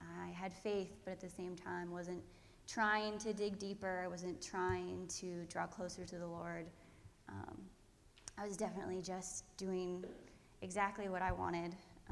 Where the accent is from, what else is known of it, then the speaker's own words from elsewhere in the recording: Pennsylvania, United States; For the most part, I grew up in the church. I'm from Pennsylvania